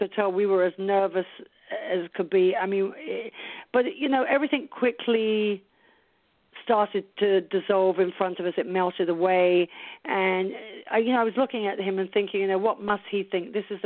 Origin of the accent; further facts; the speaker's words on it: London, United Kingdom; I'm British, obviously, and I was brought up in London as a conservative Jew.